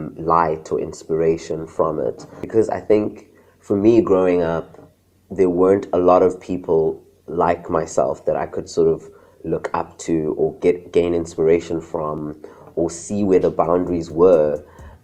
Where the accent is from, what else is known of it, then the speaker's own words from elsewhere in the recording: South Africa; I think from a young age growing up in South Africa